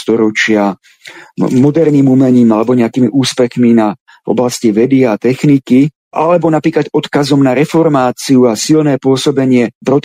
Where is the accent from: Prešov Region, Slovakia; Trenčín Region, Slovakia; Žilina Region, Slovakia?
Žilina Region, Slovakia; keďže sám pochádzame, naša rodina z Liptova